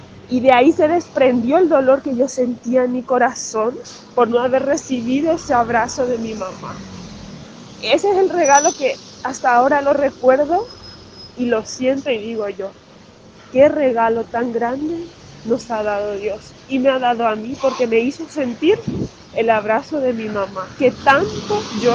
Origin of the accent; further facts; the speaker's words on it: Paraguay; moved away; yo soy de Paraguay, estando yo aquí mi madre ha fallecido